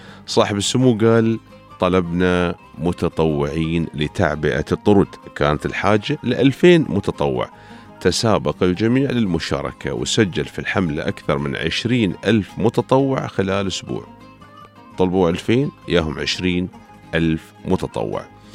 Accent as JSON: {"language": "Arabic", "region": "Dubai", "country": "United Arab Emirates", "said": "عندنا في دبي وفي دولة الإمارات"}